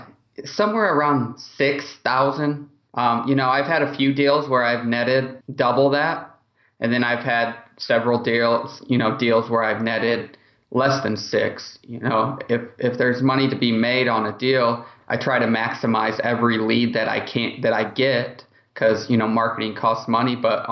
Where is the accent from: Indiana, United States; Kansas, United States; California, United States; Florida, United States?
Indiana, United States; Indianapolis; I'm from Indianapolis.